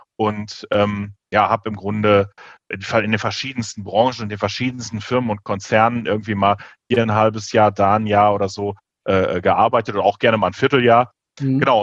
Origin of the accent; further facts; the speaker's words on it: Hahn, North Rhine-Westphalia, Germany; born there; geboren bin ich in der Nähe von Düsseldorf. Hahn heißt das Dorf, ist also irgendwie, ja genau, früher, da war ein Kinderkrankenhaus. Das war meinen Eltern wichtig, genau. Und aufgewachsen bin ich erst im Bergischen Land und dann tatsächlich im Ruhrgebiet.